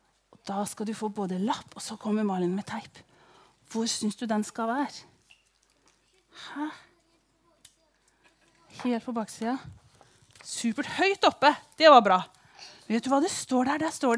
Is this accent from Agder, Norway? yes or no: yes; Kristiansand, Agder, Norway; Det jo ingen som skjønner på min dialekt at jeg fra Kristiansand, for eksempel.